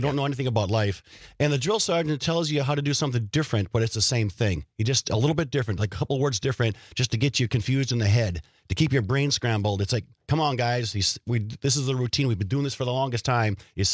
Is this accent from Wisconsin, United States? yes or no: yes; Wild Rose, Wisconsin, United States; Where I grew up in Wild Rose, those were the thing, you know?